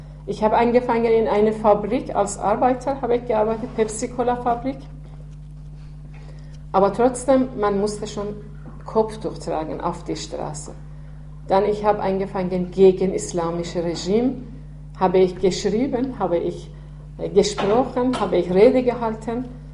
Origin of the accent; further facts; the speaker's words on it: Iran; German is a second language; moved away as an adult; now in Cologne, Germany; ich komme aus dem Iran und seit 1996 in Köln.